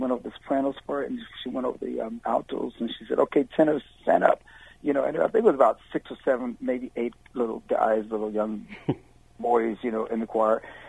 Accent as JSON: {"language": "English", "town": "Youngstown", "region": "Ohio", "country": "United States", "tie": "born or raised there", "said": "I grew up in Youngstown, Ohio, and to be accurate, I was not a musician."}